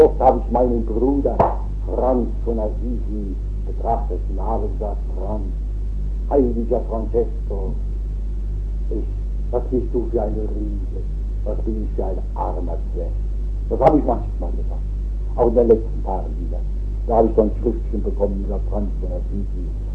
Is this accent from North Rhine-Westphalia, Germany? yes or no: no; Worms, Rhineland-Palatinate, Germany; Steht seit 4000 Jahren in dieser Bord, meiner Heimatstadt. Ja, das ist heute ein elendes Städtchen von 60.000 Einwohnern.